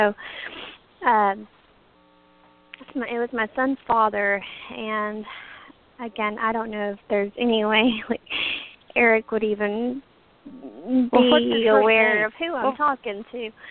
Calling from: Texas, United States; I don't know if you're familiar with Houston, Beaumont. I'm about 30 minutes from Beaumont, real close to the Louisiana border.

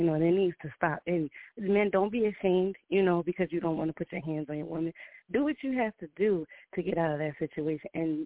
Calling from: New Jersey, United States; I'm calling from Jersey.

